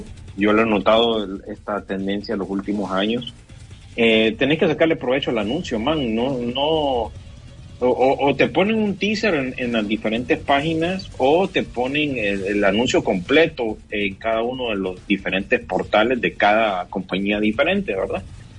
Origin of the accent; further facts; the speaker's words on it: Miami, Florida, United States; los que somos de Miami ya sabemos a lo que va con eso.